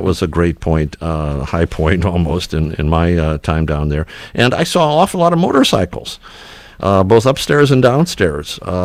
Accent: Michigan, United States; we're from Michigan, and we came all this way just to see Henry Ford II?

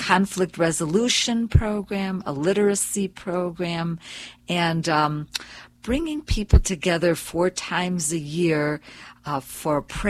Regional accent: Detroit, Michigan, United States; I grew up in Detroit, okay.

